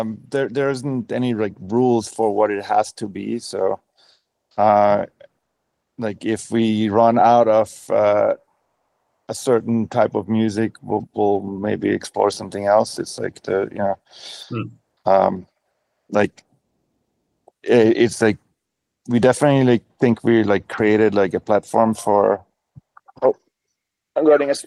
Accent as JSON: {"language": "English", "country": "Denmark", "moved": "yes", "lives_now": "United States", "said": "I'm from Denmark. And when I moved to the United States, I couldn't bring my records."}